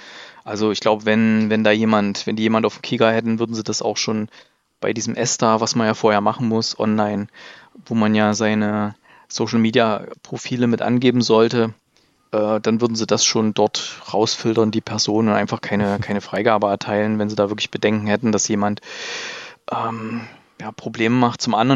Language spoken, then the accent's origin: German; Stuttgart, Baden-Württemberg, Germany; Und wir sind ja aus Stuttgart, wir nehmen ja einen Podcast immer in Stuttgart auf